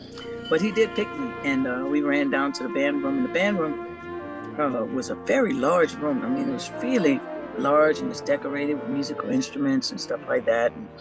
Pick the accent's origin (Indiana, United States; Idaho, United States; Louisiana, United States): Louisiana, United States; New Orleans; Oh, I grew up in the Treme.